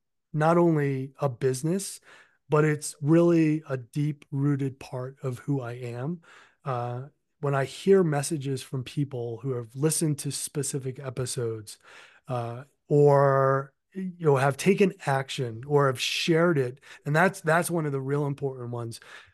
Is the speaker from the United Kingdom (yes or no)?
no; Somerset, Massachusetts, United States; yes, my upbringing in southeastern Mass. I grew up in Somerset, so I'm sure you're